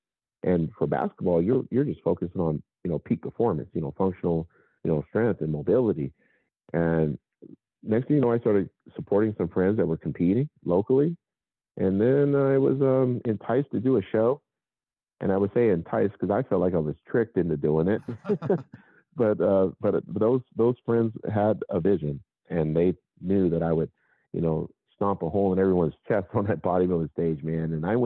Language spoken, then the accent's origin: English; Seattle, Washington, United States; growing up in Seattle, Washington, going through different trials and tribulations